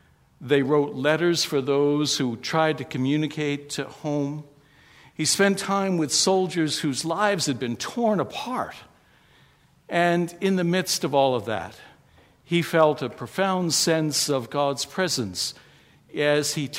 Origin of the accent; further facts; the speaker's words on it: United States; I grew up in the States. And my father was a priest in the Episcopal Church.